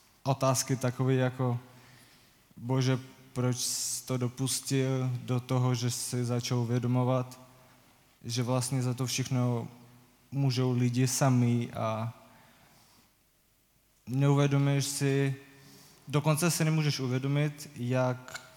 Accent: Ukraine; v mým rodným státu, protože jsem Ukrajinec

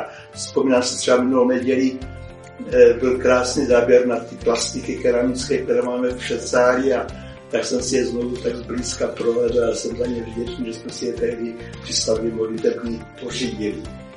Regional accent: Moravian-Silesian Region, Czechia; Víte, já jsem vyrůstal tady na Těšínsku, na Ostravsku celý život

